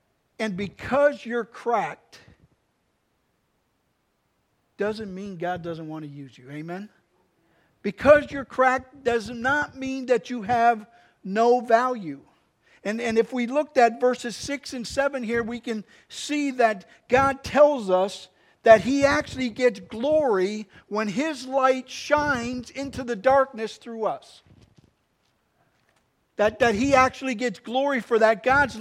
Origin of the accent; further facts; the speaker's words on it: Texas, United States; now in Pennsylvania, United States; In 1984, I moved here from Texas to Pennsylvania, and as I was trying to establish from being a Texan to a person in PA, I noticed a few things.